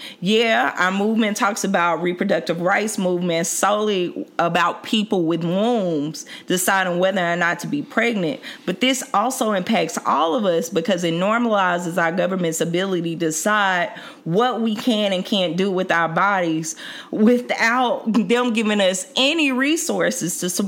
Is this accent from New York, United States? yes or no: no; Mississippi, United States; I'm from Mississippi.